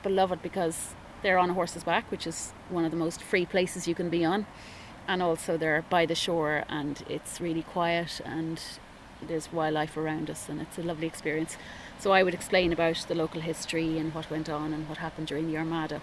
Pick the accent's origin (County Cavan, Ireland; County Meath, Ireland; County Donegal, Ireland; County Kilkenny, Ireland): County Meath, Ireland; Because I grew up with horses, but I grew up in Meath, so we didn't have seaweed around us.